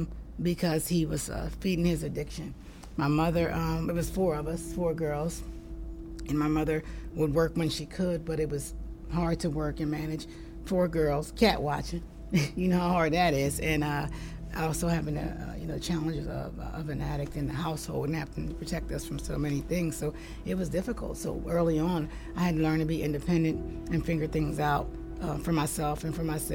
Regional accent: Chester, Pennsylvania, United States; also born or lived in Charleston, West Virginia; So I was raised in Chester, Pennsylvania. Yeah, Chester, Pennsylvania.

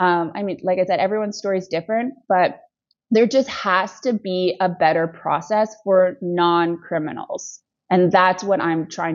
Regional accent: Canada; I am Canadian. I am white. I have a Canadian passport.

